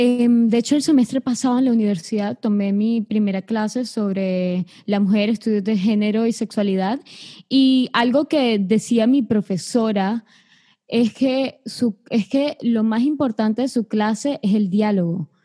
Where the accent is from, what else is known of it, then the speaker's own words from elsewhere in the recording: Colombia; now in United States; Como latina y como mujer, y por ser joven, es muy fácil encontrarse con personas que al saber que uno es colombiana, por ejemplo yo